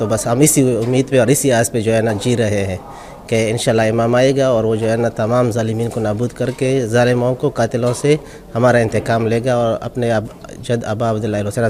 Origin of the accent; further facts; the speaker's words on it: Pakistan; میں نے آپ سے کہا کہ میں پاکستان سے ہوں